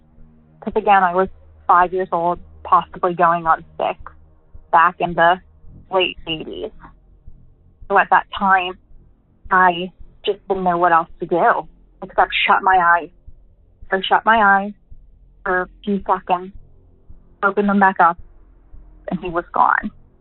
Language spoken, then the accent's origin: English; Pittsburgh, Pennsylvania, United States; I'm from Pittsburgh, PA.